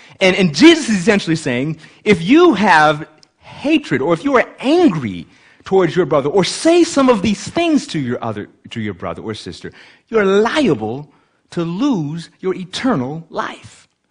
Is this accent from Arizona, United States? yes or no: no; Berrien Springs, Michigan, United States; also born or lived in Kenya; Born in Kenya, and about 1 year old, my parents came here to America. I grew up in Berrien Springs, Michigan.